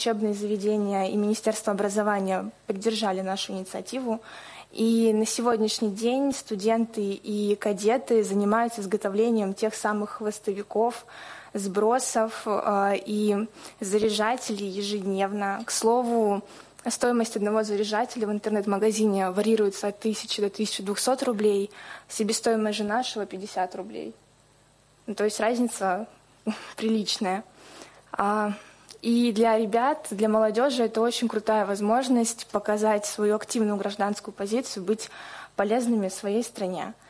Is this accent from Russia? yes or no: yes; Voronezh Oblast, Russia; я из Воронежской области.